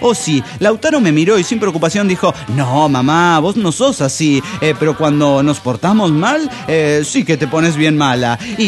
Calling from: Celaya, Guanajuato, Mexico; de Celaya, México.

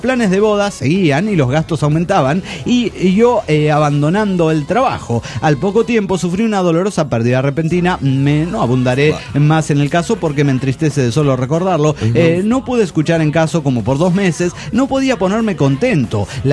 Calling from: Toluca, State of Mexico, Mexico; soy ilusionado de Toluca, México

